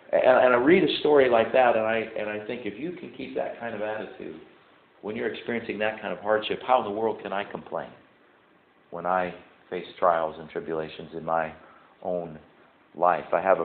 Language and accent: English; Iowa, United States; Now, my grandfather was a longtime Iowa farmer. I grew up in Iowa.